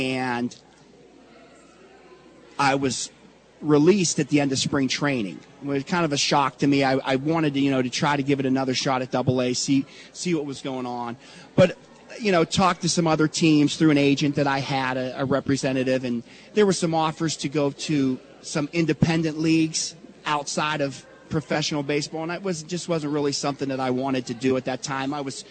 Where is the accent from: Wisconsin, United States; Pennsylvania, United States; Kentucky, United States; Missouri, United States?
Pennsylvania, United States; West Middlesex; I'm very proud to say that I came from West Middlesex. It's a very blue-collar community, hardworking, close-knit.